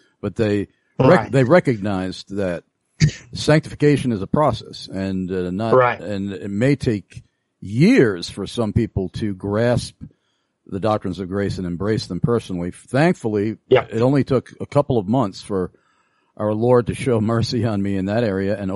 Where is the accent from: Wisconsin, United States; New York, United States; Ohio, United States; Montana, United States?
New York, United States; Yeah, and I'm originally from New York, and we're pretty much in the same boat in a different way.